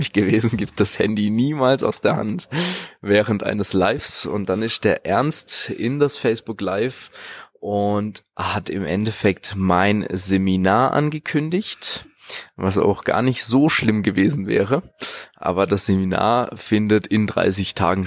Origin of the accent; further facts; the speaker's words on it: Offenburg, Baden-Württemberg, Germany; Ich komme ursprünglich aus Offenburg, lebe da auch schon mein gesamtes Leben.